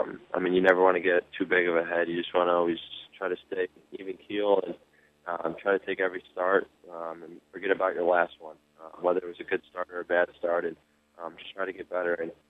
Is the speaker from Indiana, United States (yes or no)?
no; Syracuse, New York, United States; especially growing up in Syracuse, a big Orange fan.